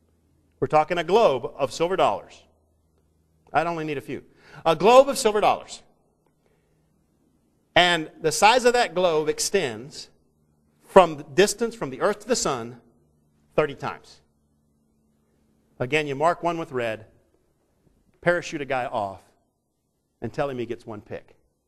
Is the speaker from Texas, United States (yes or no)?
yes; Texas, United States; Now I'm from Texas. Texas is big.